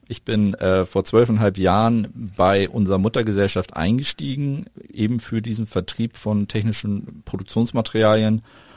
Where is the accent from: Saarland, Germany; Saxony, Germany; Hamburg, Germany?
Hamburg, Germany; Ich bin in Hamburg geboren, Hamburger Jung.